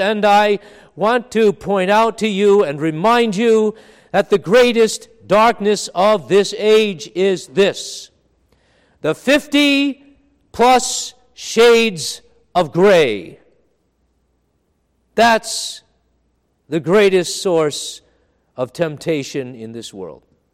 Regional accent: Long Island, New York, United States; I remember in the Methodist church where I was raised in Long Island, New York, they were preaching that way back then.

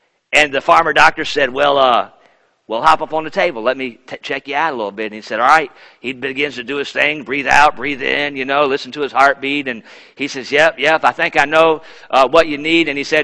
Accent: Charlotte, North Carolina, United States; born there; now in Memphis, United States; I am from Memphis. I'm from Memphis now. I was born in Charlotte, but our home church is in Memphis.

